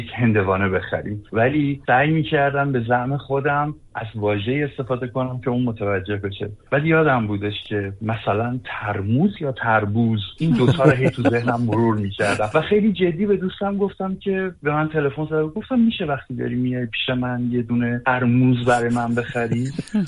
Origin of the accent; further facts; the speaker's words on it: Iran; من متاسفانه نه تنها ایرانی یک نیستم بلکه ایرانی هستم.